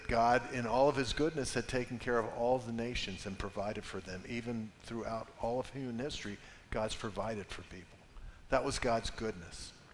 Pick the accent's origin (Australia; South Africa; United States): United States; the South; I come from the South. In the South, there's such a thing as just good manners.